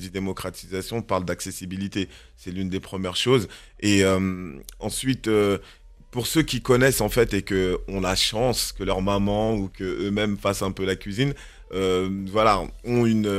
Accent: Paris, Île-de-France, France; Moi, voilà, je suis né dans Paris 18e. J'ai grandi dans le 19e.

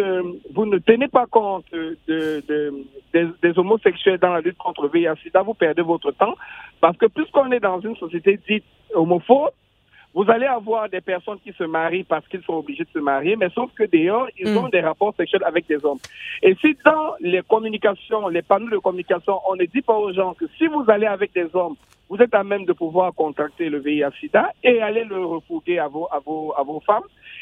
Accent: Cameroon; je suis Camerounais d'origine, voilà, aujourd'hui je suis français, mais je suis Camerounais d'origine

